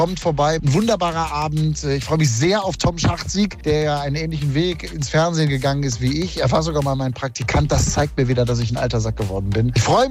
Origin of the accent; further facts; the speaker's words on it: Hagen, North Rhine-Westphalia, Germany; moved away as an adult; Hagen ist und bleibt meine Heimat. Ich bin nicht nur in Hagen groß geworden, sondern ich liebe diese Stadt bis heute. Auch wenn ich aus beruflichen Gründen vor vielen, vielen Jahren schon weggezogen bin. Ich bin schon über 25 Jahre nicht mehr in Hagen.